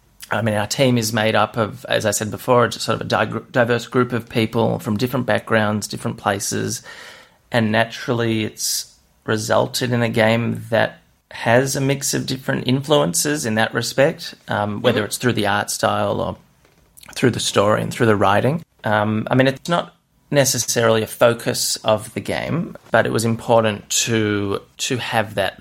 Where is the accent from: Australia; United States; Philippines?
Australia; You know, we're Australian. We're an Australian studio. Why don't we do something that we can be proud of, something more close to home?